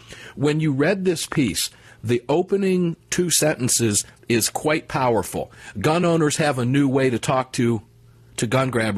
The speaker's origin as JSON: {"language": "English", "region": "Florida", "country": "United States", "tie": "born or raised there", "said": "down in my neck of the woods, my hometown area down there, just outside, a little bit south of Tampa on that beautiful west coast of Florida."}